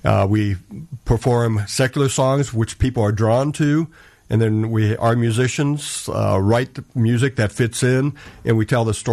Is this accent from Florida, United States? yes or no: yes; Florida, United States; I'm from Florida, the United States.